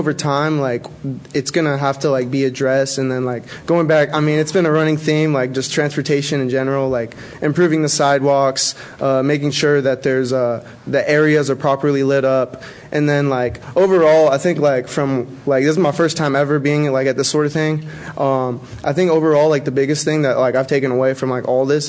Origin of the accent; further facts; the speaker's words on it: Fort Worth, Texas, United States; Like, I'm from Fort Worth, so like there, it's a lot of highways, it's toll roads, all this stuff.